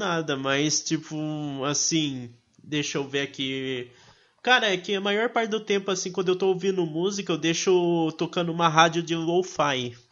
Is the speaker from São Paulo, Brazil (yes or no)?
yes; Itapetininga, São Paulo, Brazil; Eu sou do interior de São Paulo, Itapetininga.